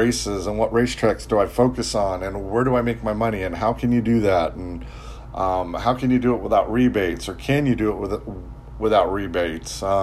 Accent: San Gabriel, California, United States; also born or lived in Kentucky; now in Houston, United States; I grew up in San Gabriel, California. I now live in Houston, Texas. I spent quite a bit of time in Kentucky in my formidable older 20s.

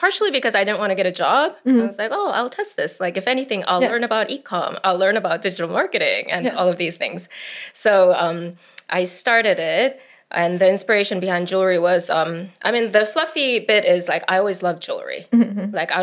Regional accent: Seoul, South Korea; also born or lived in United States; And as for … I grew up in Seoul and the US, so I'm a third culture kid like you.

